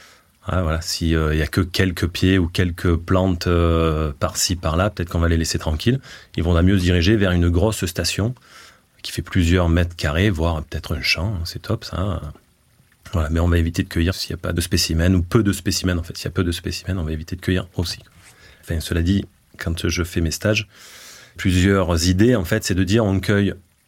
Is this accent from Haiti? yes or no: no; Marseille, Provence-Alpes-Côte d'Azur, France; au départ je venais du sud, donc de Marseille. Je suis venu en Haute-Savoie, dans les Bauges.